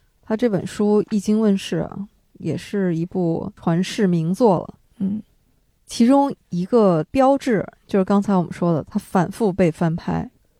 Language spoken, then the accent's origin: Chinese; northern China, China; 像我们是北方人嘛